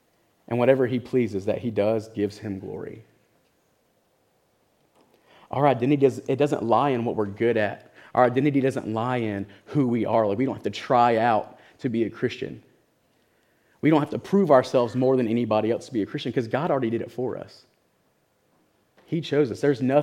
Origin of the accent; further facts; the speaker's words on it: United States; we come from Cherokee County, and man, the drug problem there is real, and it's bad.